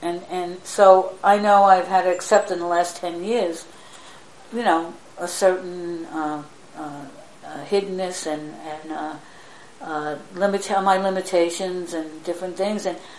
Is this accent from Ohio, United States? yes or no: no; New York, United States; But it's hard for me because I'm Italian and I'm a New Yorker.